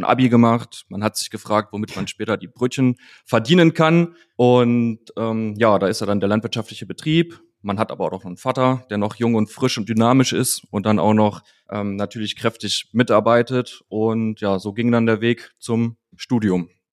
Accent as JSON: {"language": "German", "country": "Germany", "said": "ich komme aus Nordhessen, Südniedersachsen. Zur groben Orientierung sage ich dann immer zwischen Kassel und Göttingen. Bin 31 Jahre alt"}